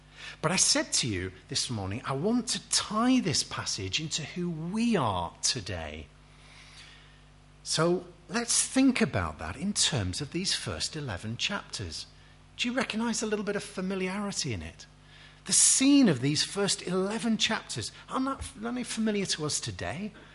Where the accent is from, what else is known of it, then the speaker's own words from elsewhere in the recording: Warrington, North West England, United Kingdom; I come from Warrington. It doesn't have a ring to it. I mean, it just shouts at you. Northern industrial town, Warrington.